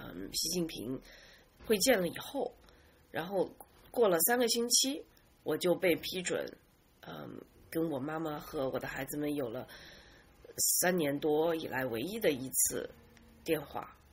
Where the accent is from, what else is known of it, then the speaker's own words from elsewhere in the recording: China; 在澳大利亚人面前，我会感受到就是很多作为中国人的一些特性